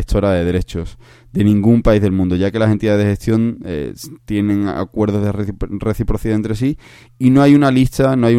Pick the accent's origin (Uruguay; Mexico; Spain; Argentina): Spain; Cádiz, Andalusia; el segundo fin de semana es carnaval en mi tierra, en Cádiz, o sea que estaré por allí